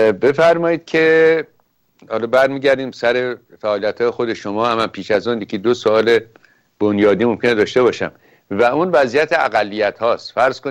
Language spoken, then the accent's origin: Persian; Iran; moved away; چون من از ایران اومدم بیرون